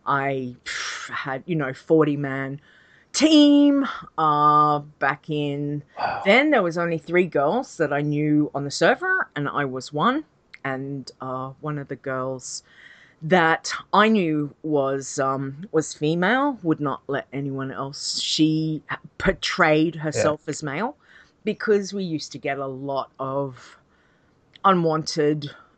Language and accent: English; Australia; I'm an Aussie, so I live over in Australia, and I've been playing World of Warcraft for a very long time.